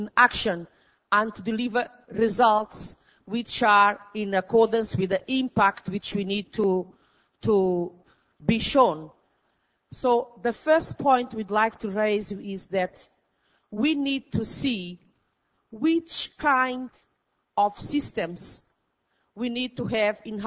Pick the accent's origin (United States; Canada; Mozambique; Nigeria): Mozambique; I am from Mozambique, a sub-Saharan African country.